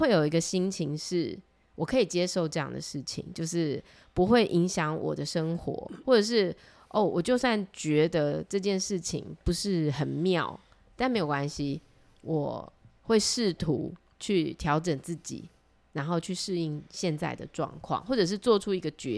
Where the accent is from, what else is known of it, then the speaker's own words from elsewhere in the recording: Taiwan; 就是身为台湾人，我们到底什么时候会觉醒，知道我们是台湾人，